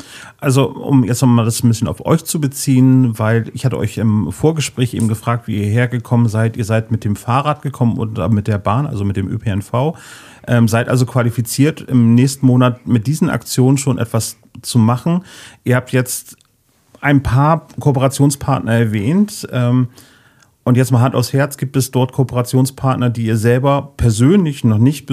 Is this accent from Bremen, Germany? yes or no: yes; Bremen, Germany; ich bin eigentlich direkt am Torfhafen groß geworden.